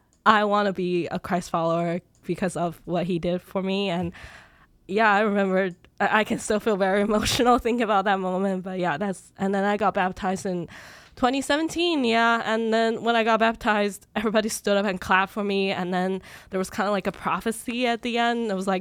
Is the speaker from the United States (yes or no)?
no; China; Growing up in China, it was really hard because I had something called sensory processing disorder.